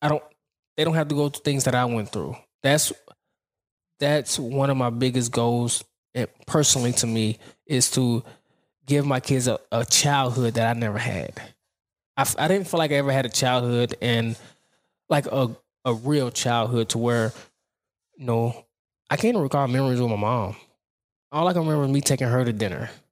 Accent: Chattanooga, Tennessee, United States; I grew up in Highland Park before it was what it is now. And I grew up around gangbangers and, you know, bad situations.

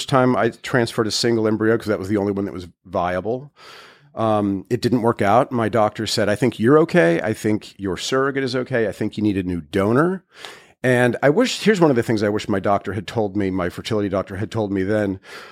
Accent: Midwest, United States; growing up in the Midwest and in high school and in college and in early young adulthood, I always knew I was going to be a dad

